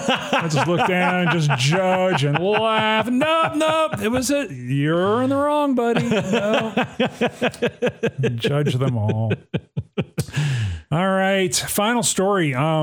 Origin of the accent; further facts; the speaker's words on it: Athens, Alabama, United States; if my hometown of Athens, Alabama can have a roundabout